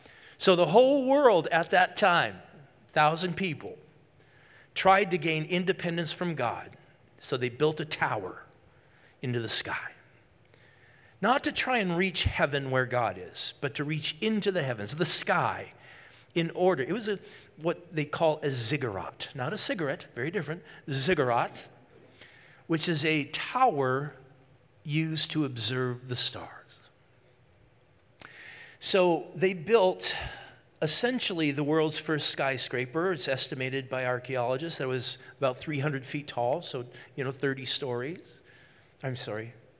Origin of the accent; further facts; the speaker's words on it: Moose Lake, Minnesota, United States; less than the entire population of my hometown, Moose Lake, Minnesota, population 1409.